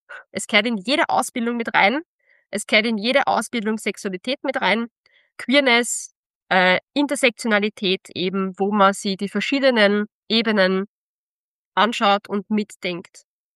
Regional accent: Austria; first language German; weil ich in Österreich geboren worden bin, ich spreche Deutsch als meine Erstsprache, ich bin da sozialisiert

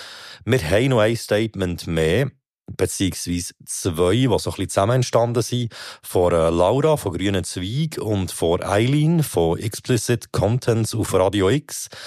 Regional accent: Bern, Switzerland; als Berner

